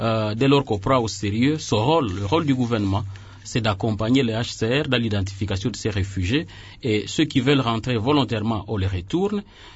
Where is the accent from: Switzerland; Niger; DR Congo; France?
DR Congo; North Kivu; je suis originaire du Nord Kivu. Depuis mon enfance, je souffre des affres des réfugiés rwandais